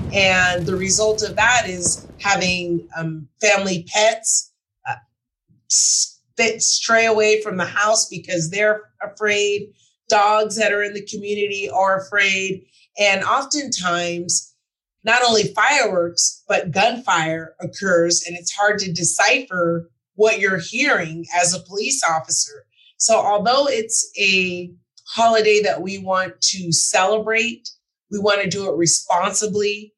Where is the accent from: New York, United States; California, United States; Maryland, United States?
California, United States; Los Angeles; Growing up in South Los Angeles and then doing my middle school and high school years in the San Fernando Valley, it allowed me to really embrace this entire city